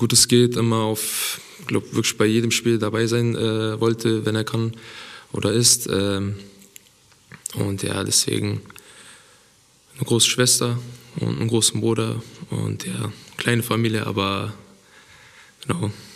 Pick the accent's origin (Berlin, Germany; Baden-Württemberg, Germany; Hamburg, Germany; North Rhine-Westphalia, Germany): Berlin, Germany; Ja, ich bin in Berlin geboren, relativ zentral in Berlin auch, im Wedding. Für den einen oder anderen sagt das bestimmt was. Ja, da bin ich groß geworden, wohne bis heute immer noch dort, kann man sagen.